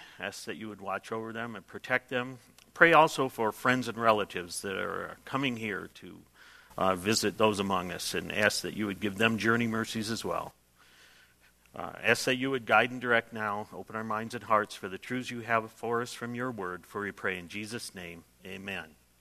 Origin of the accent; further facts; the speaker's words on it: Detroit, Michigan, United States; I'm originally from Detroit, and I lived there back in the 1950s. Yes, yeah, I really am that old